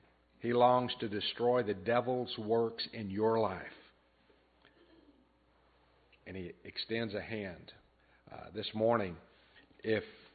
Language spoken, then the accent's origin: English; Texas, United States; I grew up in West Texas, and we had a cellar in the backyard, and it was made of cement.